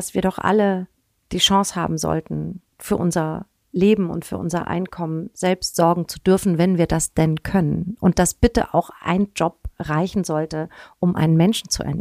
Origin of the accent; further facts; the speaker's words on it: Spessart, Germany; Ich bin im Spessart aufgewachsen, ne? Das war so meine Welt.